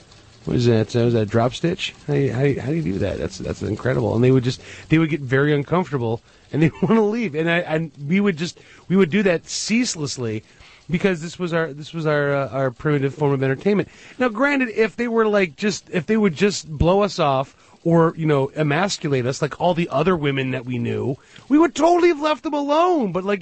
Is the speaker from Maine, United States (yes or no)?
no; Pennsylvania, United States; The Amish. I grew up around or near the Amish.